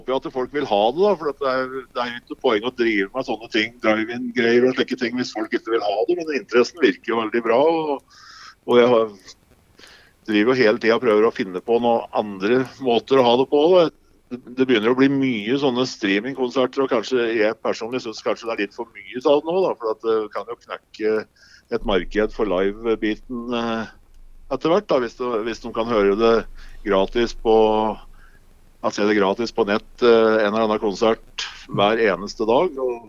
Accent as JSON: {"language": "Norwegian", "town": "Eina", "region": "Innlandet", "country": "Norway", "said": "i og med at jeg er fra Eina"}